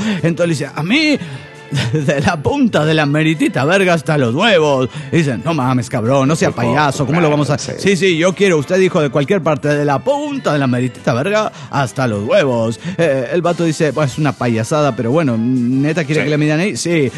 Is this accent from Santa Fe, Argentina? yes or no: yes; Las Toscas, Santa Fe, Argentina; Soy el conquistador de las Toscas Santa Fe, Argentina.